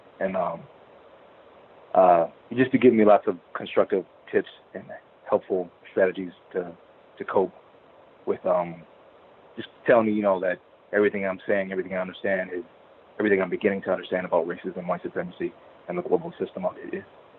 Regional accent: Michigan, United States

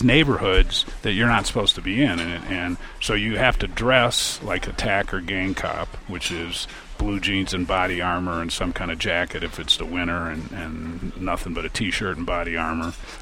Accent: Chicago, Illinois, United States; I was born in the South Loop, which is the loop is downtown. It's okay. Kind of no man's land. And you're not really from the south side or north side if you're from there. And then we moved within the city to Damon and Jarvis, which is on the north side in the city.

